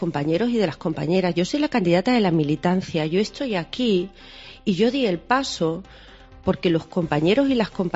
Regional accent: Extremadura, Spain; Yo aspiro a representar a mi tierra, a que mi tierra esté por encima de todo, a que Extremadura esté siempre en la vanguardia.

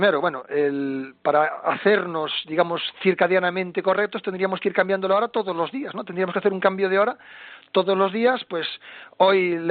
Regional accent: Galicia, Spain; yo soy de la Costa da Morte, mi casa está un poco al norte de Cabo Finisterre

